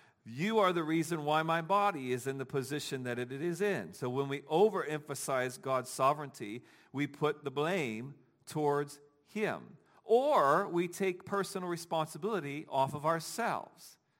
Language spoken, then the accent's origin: English; Dayton, Ohio, United States; I'm from Dayton, Ohio, in which the road system is a grid.